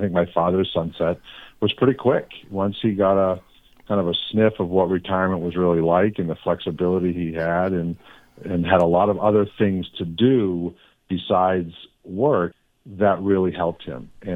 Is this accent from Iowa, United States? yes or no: no; Boston, Massachusetts, United States; It's got to be. We're both from Boston.